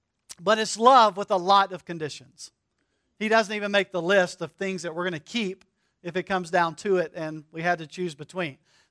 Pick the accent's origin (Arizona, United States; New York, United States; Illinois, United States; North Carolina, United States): North Carolina, United States; I grew up in North Carolina, and so I'm a huge North Carolina Tar Heels fan in college basketball.